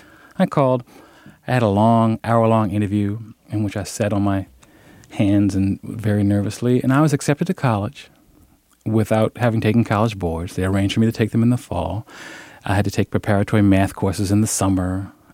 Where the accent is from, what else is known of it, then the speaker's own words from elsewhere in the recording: Chester, Pennsylvania, United States; moved away as an adult; also born or lived in Chicago; I spent the first 22 years of my life in Chester, Pennsylvania, where everyone knew me and everyone knew everyone by sight almost in the city